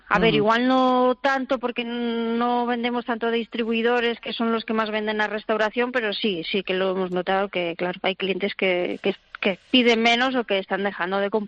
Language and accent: Spanish; Sotres, Cantabria, Spain; yo soy de aquí de Sotres, aunque no viví aquí mi infancia y de chavala, pero soy de aquí, yo sabía lo que era esto y siempre me había gustado vivir aquí.